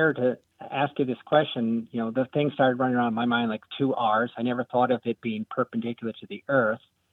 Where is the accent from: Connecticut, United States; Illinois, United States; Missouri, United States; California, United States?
Connecticut, United States; also born or lived in New Jersey; Yankee from, you know, Connecticut and New Jersey.